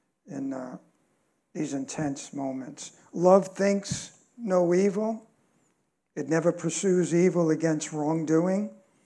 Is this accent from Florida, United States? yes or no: no; New York, United States; I'm at a disadvantage with that one. I'm from New York. I fly off the handle easily.